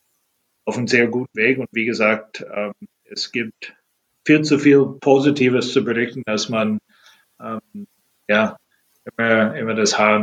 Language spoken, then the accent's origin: German; Canada; also born or lived in Germany; für den Rest meiner Kindheit war ich in Kanada. Da bin ich aufgewachsen, habe auch da Eishockey gespielt bis meine letzte Junioren-Saison